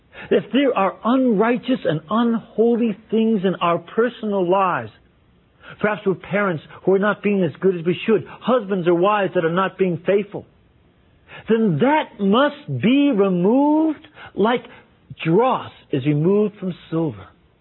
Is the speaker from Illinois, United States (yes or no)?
yes; Chicago, Illinois, United States; As a matter of fact, in my hometown, Chicago, there's a whole bunch of judges that have been indicted for corruption.